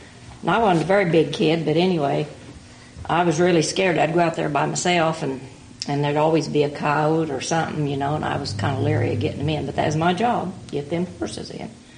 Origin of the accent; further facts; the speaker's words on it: Oklahoma, United States; born there; I was born in Ellis County in the first month, third day of 27.